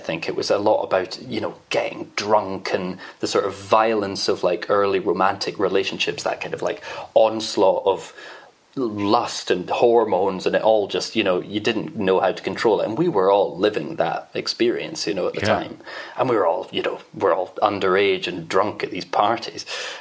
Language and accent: English; Edinburgh, Scotland, United Kingdom; I'm from Edinburgh.